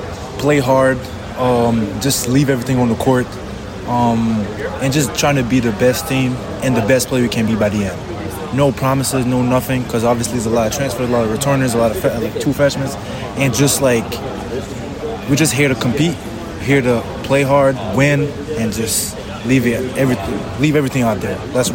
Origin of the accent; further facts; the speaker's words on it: Montreal, Quebec, Canada; first language French; English is a second language; So I'm from Montreal, so my family speaks French.